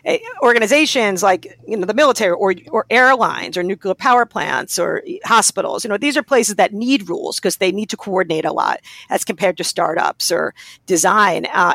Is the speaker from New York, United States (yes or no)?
yes; New York, United States; I could tell you that, you know, I've had my N of one experiences in the South as a New Yorker. I'm from New York originally.